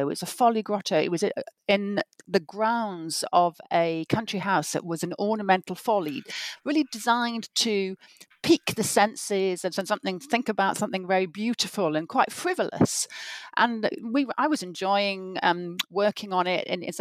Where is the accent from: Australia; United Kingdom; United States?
United Kingdom; Wales; the area where I grew up on the Welsh borders.